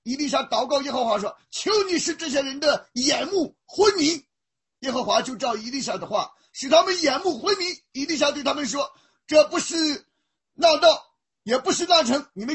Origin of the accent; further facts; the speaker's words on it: Shandong, China; 在中国，像我在草根阶层长大啊，小的时候逃犯啊，在村子里啊，到县城啊，到北京